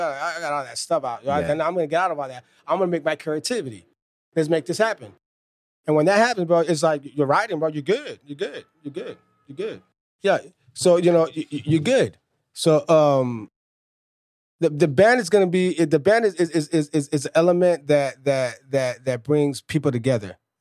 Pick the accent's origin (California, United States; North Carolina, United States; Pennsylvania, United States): California, United States; Los Angeles; I know a lot of musicians in LA, since I'm from Los Angeles